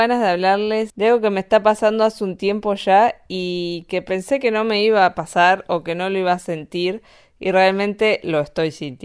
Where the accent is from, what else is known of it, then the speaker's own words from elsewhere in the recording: Argentina; also born or lived in Granada / Andorra; now in Innsbruck, Austria; somos de Argentina y emigramos a España hace como en el 2016 y estuvimos viviendo en Granada, España, después nos fuimos a Andorra, después volvimos a España y ahora estamos en Innsbruck, Austria.